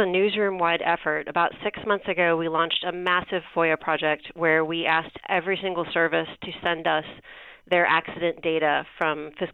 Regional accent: Texas, United States; And I grew up in Texas, and I know that Texas has got a lot of jets in the sky

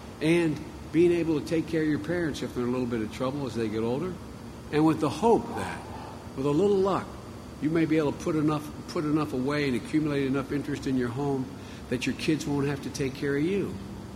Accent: Scranton, Pennsylvania, United States; also born or lived in Claymont, Delaware; I come from Scranton, Pennsylvania, Claymont, Delaware.

